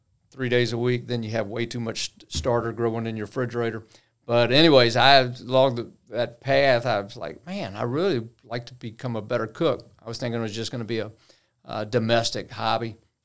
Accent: Lynchburg, Virginia, United States; also born or lived in Richmond; So, you know, I'm from Richmond, Virginia. I grew up in Lynchburg, Virginia.

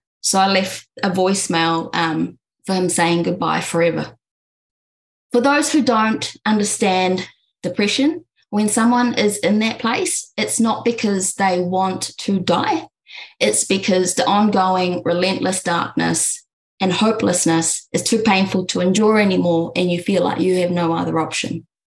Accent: New Zealand; born or raised there; also born or lived in Manila, Philippines

